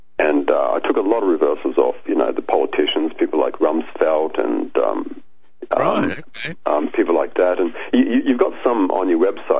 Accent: Australia; now in Gold Coast, Australia; Yeah, so it's my hometown. I'm back here, living on the Gold Coast. Been here for a few years now.

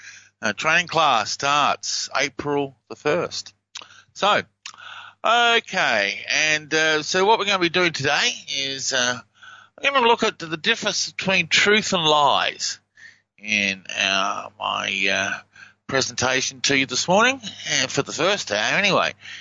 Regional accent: Australia; accent: Australian; I thought, thick? You haven't heard a thick Australian accent. My accent's quite mild.

